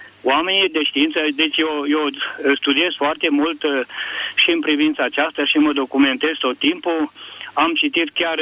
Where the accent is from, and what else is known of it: Arad, Arad County, Romania